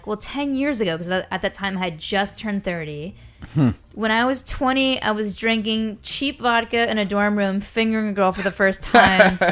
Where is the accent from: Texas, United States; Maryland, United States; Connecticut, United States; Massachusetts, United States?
Connecticut, United States; I'm from Connecticut originally